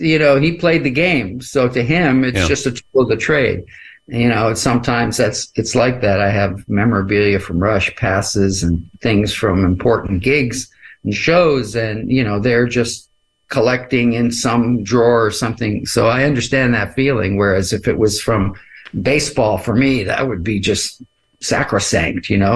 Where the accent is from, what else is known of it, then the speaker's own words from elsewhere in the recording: Canada; I'm a Canadian